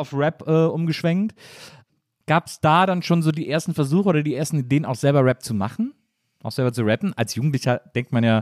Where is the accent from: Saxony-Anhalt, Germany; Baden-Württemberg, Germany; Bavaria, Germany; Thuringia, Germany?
Baden-Württemberg, Germany; Stuttgart; Ja, als Stuttgarter